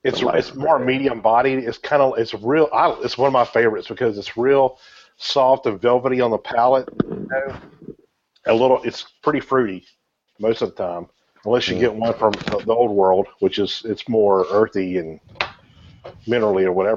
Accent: the South, United States; And I'm like you, I'm a Southerner, so sweet tea is usually my go-to

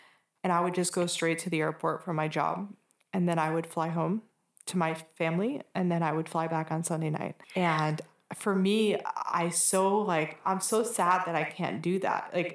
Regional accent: Milwaukee, Wisconsin, United States; also born or lived in New York; when I lived in New York, which is a 2 hour flight, 1.5, 2 hour flight from Milwaukee, which is my hometown

